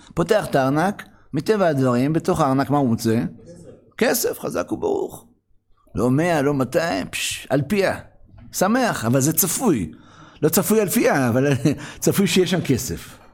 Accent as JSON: {"language": "Hebrew", "town": "Ra'anana", "region": "Central District", "country": "Israel", "said": "אני בא מרעננה, אלופת הארץ, אליפות מפוקפקת, ששם כל זוג שני"}